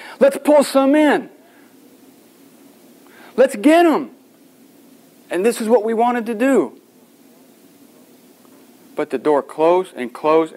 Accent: Canton, United States; I'm from Canton.

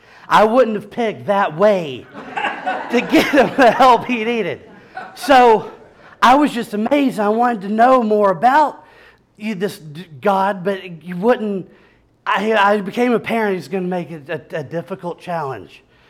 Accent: Lawrenceville, Georgia, United States; As I stated before … I'm from Lawrenceville, Georgia.

